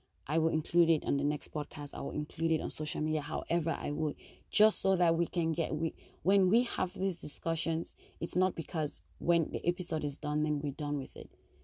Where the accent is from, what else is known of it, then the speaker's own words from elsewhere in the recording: Northwest Region, Cameroon; I tend to feel like because I'm from Ambazonia, the shoes fit, or my family was affected by it